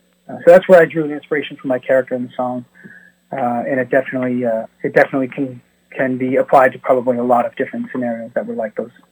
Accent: Cape Breton, Nova Scotia, Canada; And of course, growing up in Cape Breton is definitely one of them.

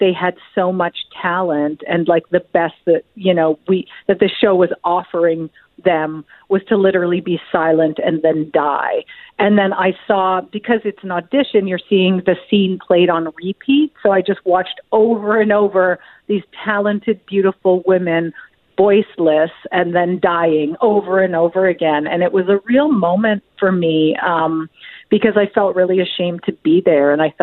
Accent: Saskatchewan, Canada; growing up in Saskatchewan as a young Cree Métis woman

